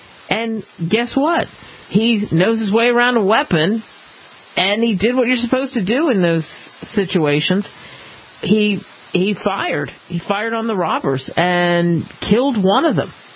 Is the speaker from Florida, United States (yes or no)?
no; New Jersey, United States; And I grew up in New Jersey, not a pro-Second Amendment place.